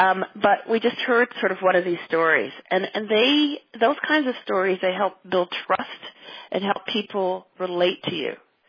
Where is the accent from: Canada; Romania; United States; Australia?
Canada; also born or lived in England; My parents are Jamaican. We lived in England. I was born in England. And then they immigrated to Canada when I was about 6 or 7.